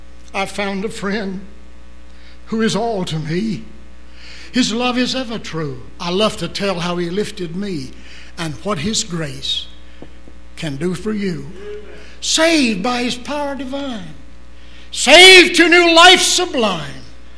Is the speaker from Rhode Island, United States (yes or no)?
no; Danville, Virginia, United States; in 1927, Dr. M.F. Ham conducted a revival in my hometown, Danville, Virginia.